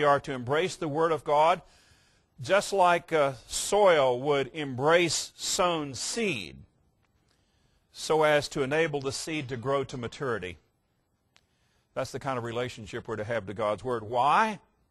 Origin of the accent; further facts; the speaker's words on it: Norfolk, Virginia, United States; I remember as a young boy, the end of World War II, my hometown, Norfolk, Virginia, we're a big military town